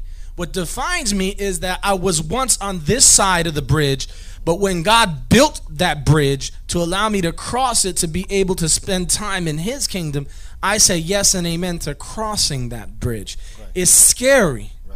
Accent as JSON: {"language": "English", "town": "New York City", "region": "New York", "country": "United States", "tie": "born or raised there", "said": "I grew up in the South Bronx."}